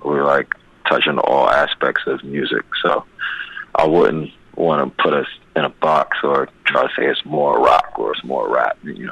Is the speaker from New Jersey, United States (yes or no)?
yes; Newark, New Jersey, United States; I'm from Newark, New Jersey. I don't know if you know anything about Newark, New Jersey